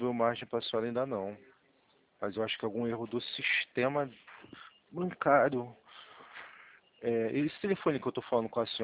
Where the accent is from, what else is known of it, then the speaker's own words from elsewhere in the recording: Rio de Janeiro, Brazil; eu sou aqui do Rio de Janeiro.